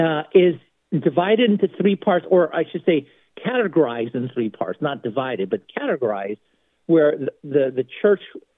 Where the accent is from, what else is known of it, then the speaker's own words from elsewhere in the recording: California, United States; now in Philadelphia, United States; even though I'm a transplant from California, I used to love the 49ers when I grew up there. But, you know, since I've been here, I've lived here in Philadelphia area longer than I have in California.